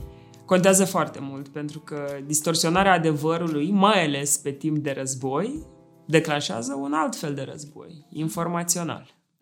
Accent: Moldova; că sunt moldoveancă sau că vin de peste Prut.

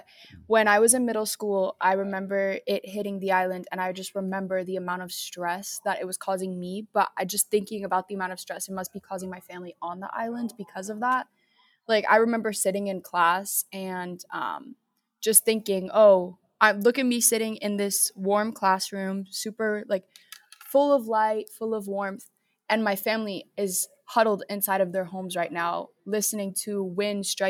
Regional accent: San Francisco, California, United States; So I'm from San Francisco. I was born in San Francisco.

